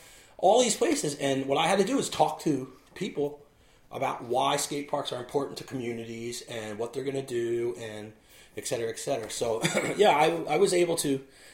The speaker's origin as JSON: {"language": "English", "region": "New Jersey", "country": "United States", "tie": "born or raised there", "said": "Although he grew up in San Jose, and I grew up here in New Jersey"}